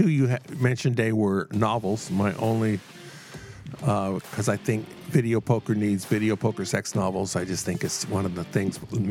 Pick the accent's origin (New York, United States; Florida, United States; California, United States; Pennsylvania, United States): California, United States; Los Angeles; Now, I was raised in Los Angeles.